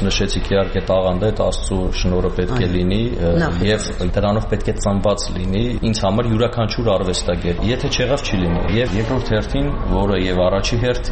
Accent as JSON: {"language": "Armenian", "country": "Armenia", "tie": "born or raised there", "said": "ես այստեղից եմ, ես շատ սիրում եմ իմ հողն ու ջուրը, ծնվել եմ, ապրում եմ Հայաստանում։"}